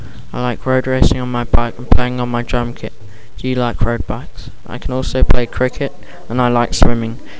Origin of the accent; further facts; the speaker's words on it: England, United Kingdom; now in Canberra, Australia; I'm 13 years old. I'm English but I'm living in Australia. I've been in Australia for 1 year and will stay for another 3 years. I'm living in Redhill in Canberra, which is the capital city of Australia